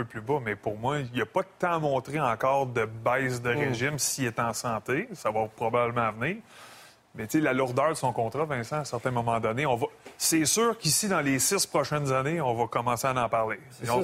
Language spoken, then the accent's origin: French; Drummondville, Quebec, Canada; De tout ce que j'entends et ce que je vois dans mon patelin à Drummondville